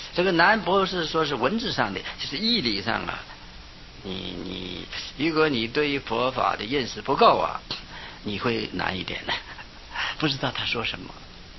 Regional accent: China; 是智者大师，是我们中国人啊。

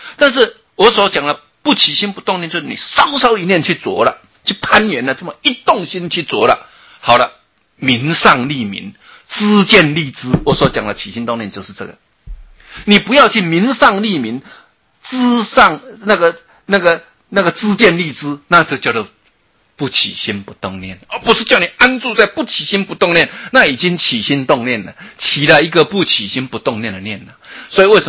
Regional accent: China; 我们中国人想的上帝跟我们皇帝戴的帽子都一样啊

